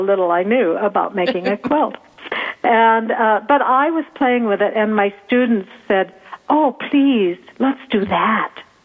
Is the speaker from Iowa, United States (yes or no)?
yes; Iowa, United States; I was raised right outside Des Moines, probably 20 minutes from the home office of Meredith, but on a farm.